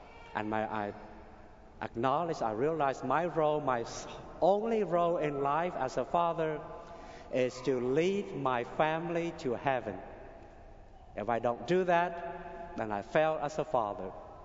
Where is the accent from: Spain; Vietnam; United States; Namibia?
Vietnam; English is a second language; I grew up in Vietnam, and we've always been Catholics for 400 years.